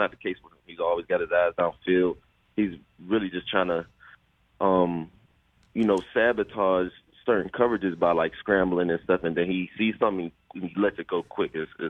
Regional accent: Pittsburgh, Pennsylvania, United States; I'm from Pittsburgh.

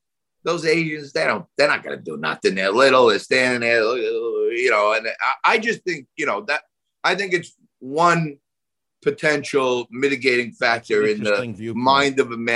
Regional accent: New York City, New York, United States; There would be my family, we came from the Lower East Side of Manhattan, Knickerbocker Village, one of the best places ever years ago, all Italian.

